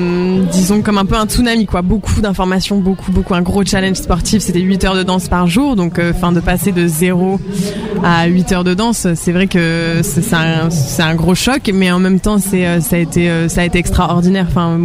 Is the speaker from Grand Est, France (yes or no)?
no; Provence-Alpes-Côte d'Azur, France; Moi, personnellement, c'est vrai que je viens d'un petit village de Provence, voilà, tout tranquille.